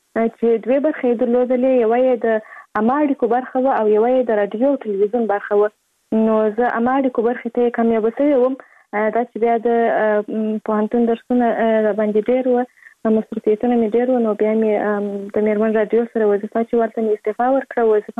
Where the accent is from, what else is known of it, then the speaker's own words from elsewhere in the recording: Kandahar, Afghanistan; زه په کندهار ولایت کې زیږیدلې یم او اوس فعلا په کندهار ولایت کې اوسېږم.